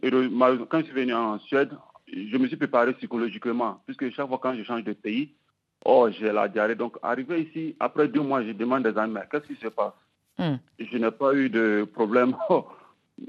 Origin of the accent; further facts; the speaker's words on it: Côte d’Ivoire; Oui, je suis né en Côte d'Ivoire et grandi en Côte d'Ivoire.